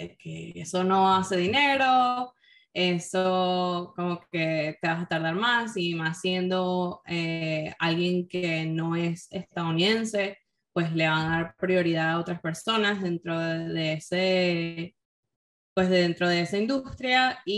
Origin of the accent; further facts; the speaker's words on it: Caracas, Capital District, Venezuela; also born or lived in Ciudad Bolívar; me mudé a Caracas desde muy, muy chiquita y crecí todo allá y me gradué del bachillerato allá en Venezuela.